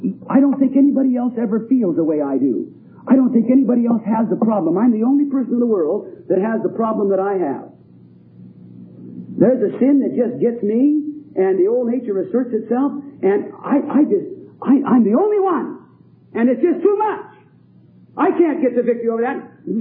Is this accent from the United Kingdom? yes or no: yes; England, United Kingdom; I'm English